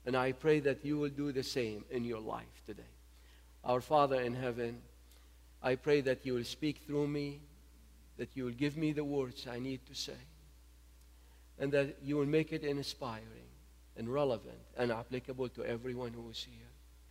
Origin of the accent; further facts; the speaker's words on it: Nineveh, Iraq; Not because I come from Nineveh, it's just that's the way it's supposed to be.